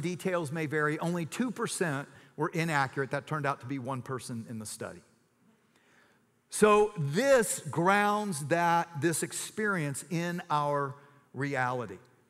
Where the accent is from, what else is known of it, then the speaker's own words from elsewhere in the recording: Austin, Texas, United States; I'm from Austin, so I always have to clarify that.